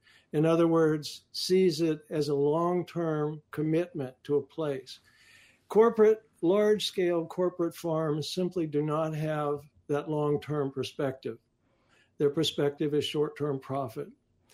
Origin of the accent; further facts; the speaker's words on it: Indiana, United States; The same thing is happening in my home state of Indiana and elsewhere.